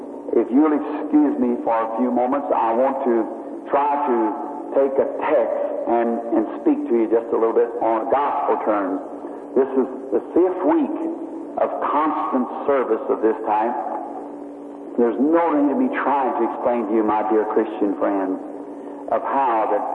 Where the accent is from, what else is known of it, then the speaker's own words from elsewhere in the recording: United States; I say that with respect as an American.